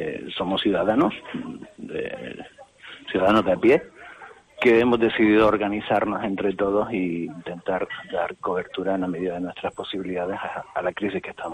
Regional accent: Canary Islands, Spain; Como ciudadano y como canario

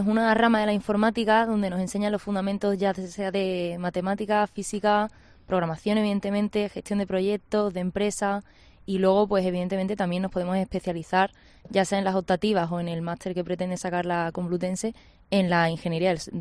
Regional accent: El Puerto de Santa María, Andalusia, Spain; De Cádiz, del Puerto de Santa María.

